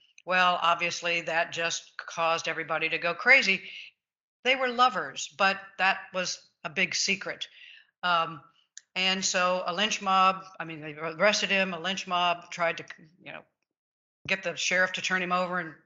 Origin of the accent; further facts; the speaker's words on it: Tulsa, Oklahoma, United States; I grew up in Tulsa. I lived there for 30 years, taught at the University of Tulsa, attended Catholic schools in Tulsa, went to the University of Oklahoma, and of course, then started my career in California